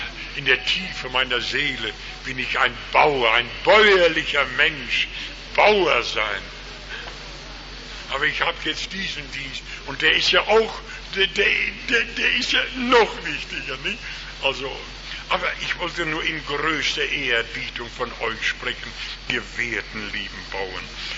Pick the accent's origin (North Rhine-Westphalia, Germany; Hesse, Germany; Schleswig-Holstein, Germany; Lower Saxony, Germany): North Rhine-Westphalia, Germany; ich komme aus der Nähe des Ruhrgebiets.